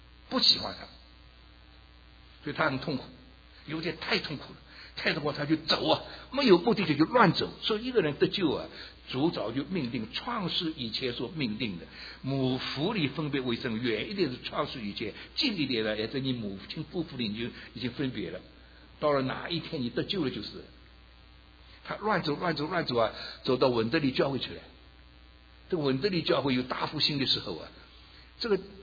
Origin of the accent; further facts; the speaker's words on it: South China, China; now in United States; 看起来北方人比我们南方人强壮一点，是不是啊？那强壮一点。好了，到了美国来，我们中国人吃米